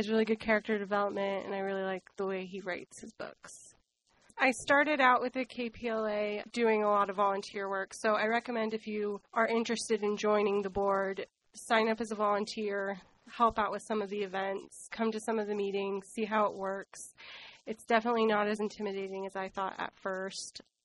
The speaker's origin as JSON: {"language": "English", "town": "Kodiak", "region": "Alaska", "country": "United States", "tie": "born or raised there", "said": "I grew up on Kodiak. I went to high school here."}